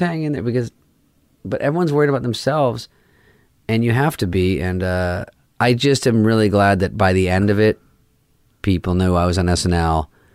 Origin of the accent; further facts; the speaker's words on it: Arizona, United States; I'm from Arizona